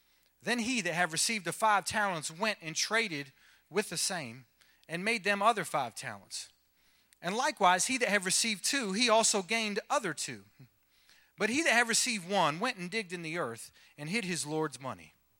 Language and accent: English; Manhattan, New York, United States; I love how growing up in Manhattan was a very exciting experience, you could say.